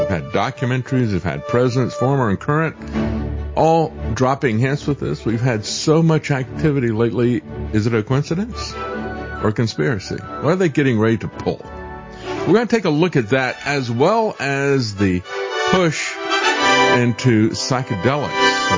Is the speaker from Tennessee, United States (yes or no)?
no; Florida, United States; I know from growing up in Florida that people whose parents came, you know, my generation, it was their parents who came out of Cuba